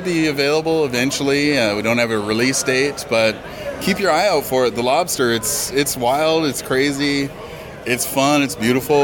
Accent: Canada; I'm from the Northwest Coast. I'm on MNBC Canada.

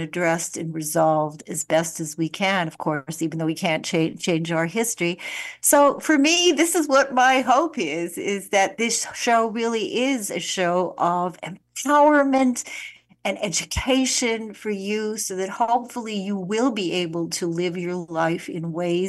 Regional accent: Winnipeg, Manitoba, Canada; a friend of mine who I grew up with in Winnipeg

